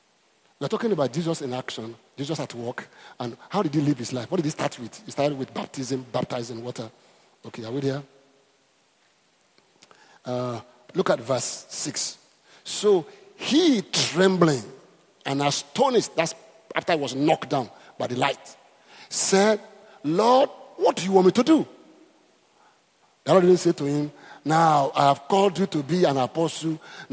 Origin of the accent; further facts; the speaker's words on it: Côte d’Ivoire; I was born in Ivory Coast. There were these touts in the town where I went to school.